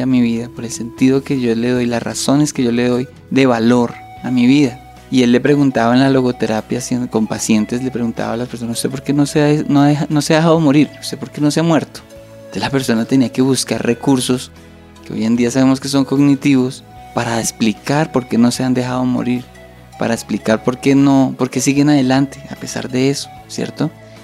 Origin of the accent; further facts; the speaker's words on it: La Plata, Huila, Colombia; Yo vengo del municipio de La Plata, en el Huila